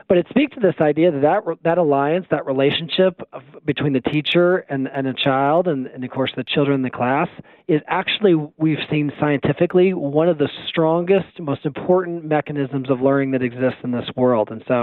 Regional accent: Evansville, Indiana, United States; as a little kid growing up in Evansville, Indiana

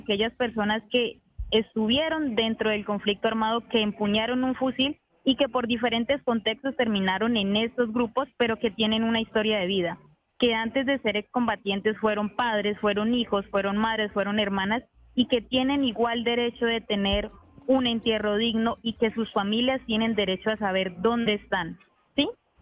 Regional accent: Caldono, Cauca, Colombia; soy indígena Nasa del Resguardo San Lorenzo de Caldono, al nororiente del departamento del Cauca.

